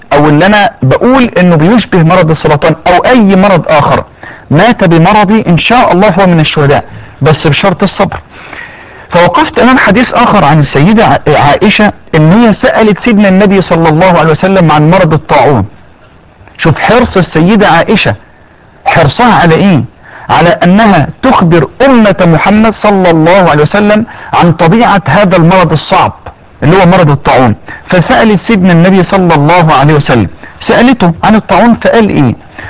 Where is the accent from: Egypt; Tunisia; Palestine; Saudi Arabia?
Egypt; يعني احنا عندنا في مصر نسبة مرتفعة جدا في الاطفال وفي النساء وفي الرجال